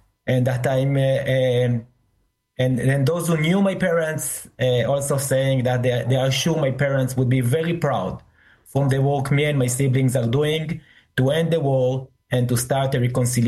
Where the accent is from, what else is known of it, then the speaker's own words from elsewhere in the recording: Binyamina, Haifa District, Israel; Binyamina, in my hometown, in my home, yes.